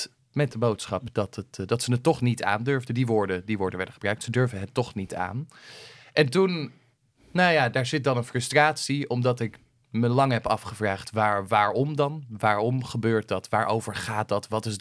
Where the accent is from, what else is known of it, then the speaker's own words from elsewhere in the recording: Beemster, North Holland, Netherlands; Ik kom uit de Beemster